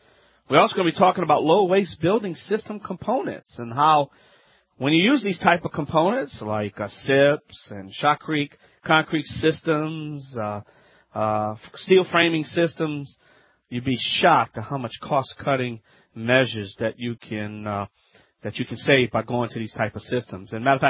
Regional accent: Louisiana, United States; That's right, I'm the Cajun contractor here … America's favorite home improvement self-help expert.

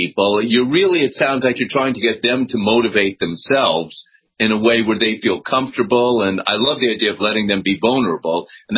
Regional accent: New York, United States; I admit it. I'm a New Yorker.

